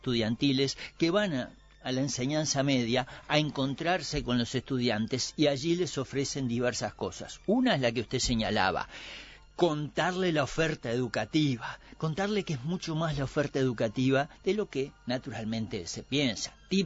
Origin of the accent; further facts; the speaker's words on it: Uruguay; moved away; como viejo uruguayo que volvió al país muy preocupado por las cosas que usted dice, en los años 80, cuando retornamos al país